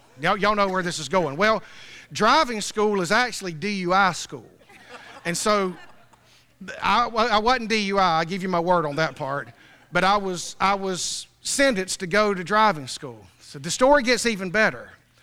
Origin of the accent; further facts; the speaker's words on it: Homerville, Georgia, United States; born there; I mean, I was born in Homerville. I know every one of them.